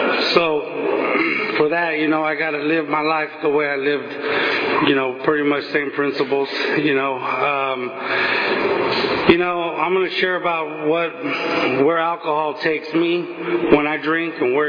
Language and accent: English; Bakersfield, California, United States; You know, I was born and raised in Bakersfield. Moved around a lot of places when I was a kid, but I always ended up in Bakersfield, raised on the east side of town.